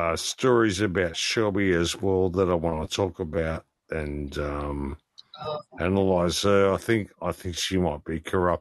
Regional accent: Australia; I am Australian

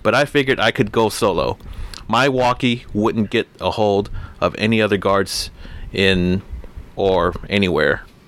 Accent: Orlando, Florida, United States; I grew up in Orlando

